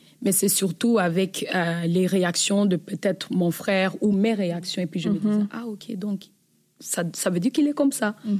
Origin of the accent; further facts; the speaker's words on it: Rwanda; Je suis née au Rwanda et j'ai vécu justement dans un contexte à monoparental. Donc, j'ai grandi avec ma mère, sans père